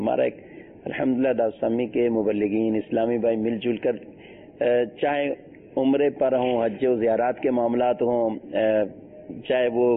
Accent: Tandlianwala, Punjab, Pakistan; تاندلیاں والا شہر کا ہوں

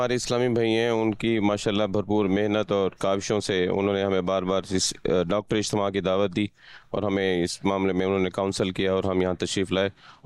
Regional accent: Alipur, Punjab, Pakistan; میں علی تحصیل علی پور ڈسٹرکٹ مظفر گڑھ سے حاضر آیا ہوں

